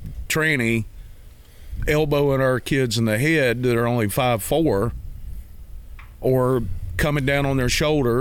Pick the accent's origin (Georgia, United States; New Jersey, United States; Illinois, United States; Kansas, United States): Georgia, United States; I grew up in Sumter County, Georgia, where Jimmy Carter's from.